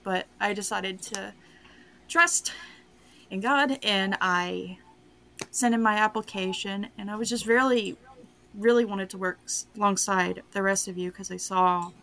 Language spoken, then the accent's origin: English; Oklahoma, United States; also born or lived in Colorado; Oklahoma. I'm actually from Oklahoma, but I went to college in Colorado.